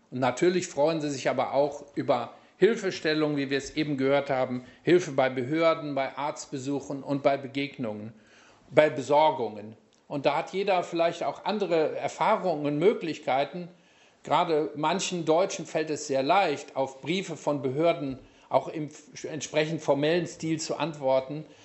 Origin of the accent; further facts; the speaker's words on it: Germany; Als Deutscher gelten wir ja auch im Ausland als Ausländer.